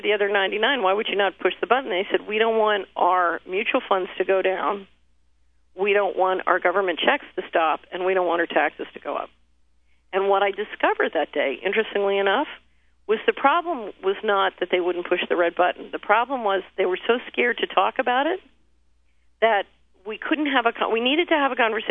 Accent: Philadelphia, Pennsylvania, United States; Well, I grew up in West Philadelphia

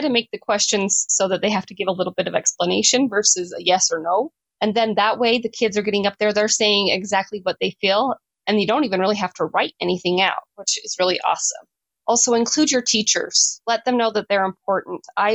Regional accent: West Valley City, Utah, United States; I'm from West Valley City, Utah.

